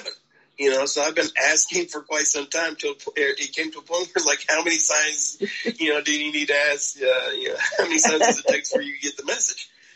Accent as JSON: {"language": "English", "region": "Kentucky", "country": "United States", "said": "But I also experienced that it is very much in my home state of Kentucky."}